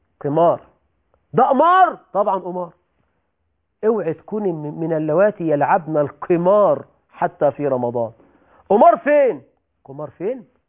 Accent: Egypt; عندنا في مصر بقى يقولك الخيمة الرمضانية، الخيبة الرمضانية، تنزل إلى الأحياء الشعبية بعد العشاء تجد العجب

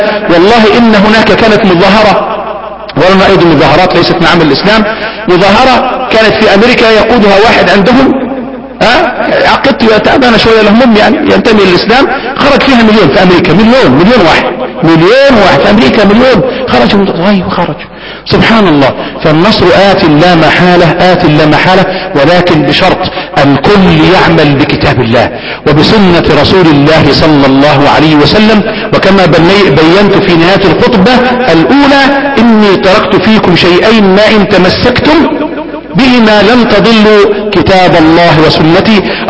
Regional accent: Egypt

